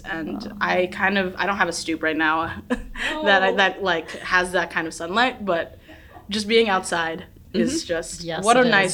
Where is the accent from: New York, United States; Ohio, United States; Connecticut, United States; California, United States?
California, United States; now in Lansing, United States; but I'm from Southern California and I am a self-proclaimed pretentious person with certain things.